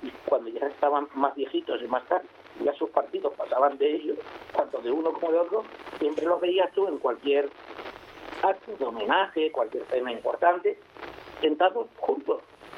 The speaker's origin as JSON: {"language": "Spanish", "town": "Puerto de la Cruz", "region": "Canary Islands", "country": "Spain", "tie": "born there", "accent": "peninsular", "said": "yo, que soy canario, nacido en el Puerto de la Cruz, con un acentillo peninsular, porque también tengo familia en Aragón, de la que me siento orgulloso. Yo soy canario al 51% y aragonés al 49%, pero soy 100% español."}